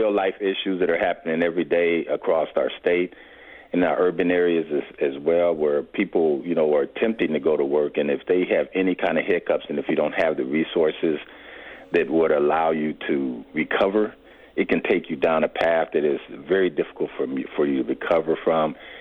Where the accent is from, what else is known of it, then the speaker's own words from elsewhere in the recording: Milwaukee, Wisconsin, United States; born there; I was born in Milwaukee, and Milwaukee has always been a very segregated city.